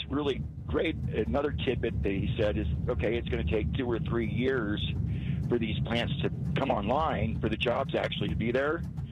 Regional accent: United States; I'm an American trucker. I can drive 3,200 miles in a week.

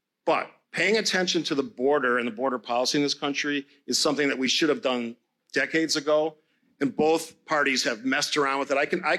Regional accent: Cudahy, United States; I grew up in Cudahy.

